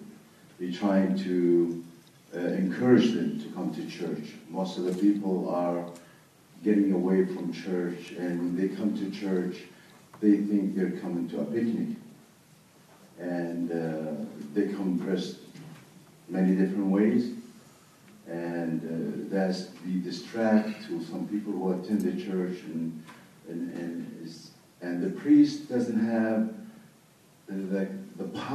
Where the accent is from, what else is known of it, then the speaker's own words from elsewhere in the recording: San Francisco, California, United States; I'm from San Francisco.